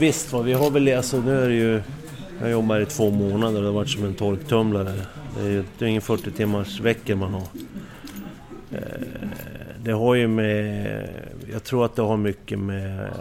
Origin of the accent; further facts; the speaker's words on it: Kiruna, Norrbotten County, Sweden; Jag växte upp i Kiruna, det var hockey.